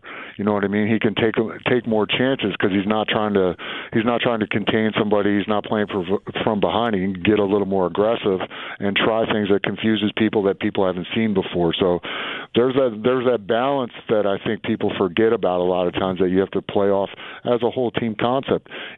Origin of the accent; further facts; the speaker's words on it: Michigan, United States; Especially, I grew up in Michigan, and that's something you look forward to.